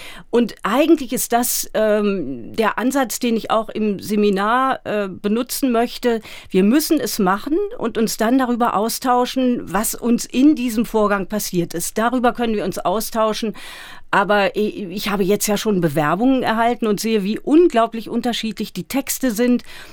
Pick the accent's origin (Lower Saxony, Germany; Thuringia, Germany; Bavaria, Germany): Lower Saxony, Germany; Hamelin; now in Berlin, Germany; Ich komme aus Hameln an der Weser im Weserbergland und bin dann 1986 nach Berlin gekommen. Aus Liebesgründen.